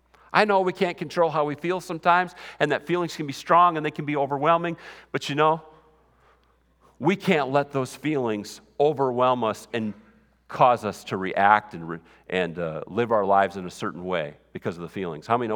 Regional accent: Slayton, Minnesota, United States; I'm from Slayton, Minnesota. I don't know if too much that comes good from Slayton, but anything can happen, right?

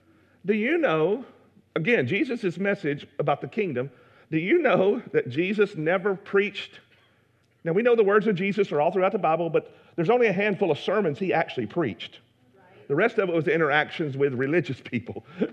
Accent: Alabama, United States; I am from Alabama. Can you tell? And being from Alabama, if somebody asks me what I am, according to my status in my state, I'm an Alabamian.

